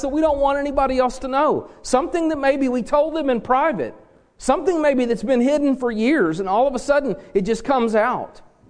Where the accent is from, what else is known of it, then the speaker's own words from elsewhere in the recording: Kansas City, Missouri, United States; Yeah, I'm from Kansas City, that's right.